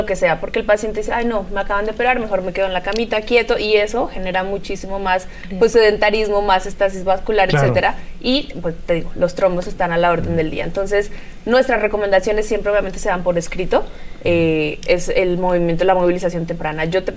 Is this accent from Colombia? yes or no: yes; Colombia; Aquí, yo soy de Colombia, es igual.